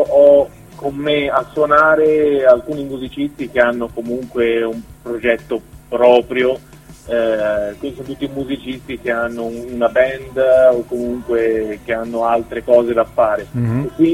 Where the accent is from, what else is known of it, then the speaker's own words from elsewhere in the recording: Florence, Tuscany, Italy; sono un cantautore, e vengo da Firenze e niente, ho cominciato a fare musica un po' per caso